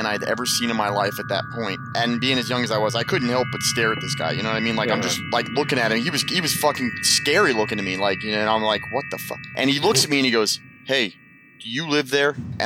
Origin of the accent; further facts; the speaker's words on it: Jersey City, New Jersey, United States; also born or lived in Howell; I'm originally from Jersey City, but my family moved down to Howell right outside of Freehold